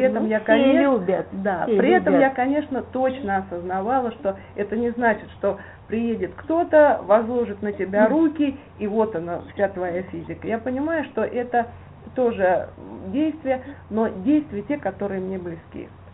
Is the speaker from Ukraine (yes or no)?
no; Tula, Tula Oblast, Russia; also born or lived in Moscow; я родилась в Москве, но прожила здесь буквально полтора или два года своего самого раннего младенчества, а начиная с 2 лет я живу в Туле.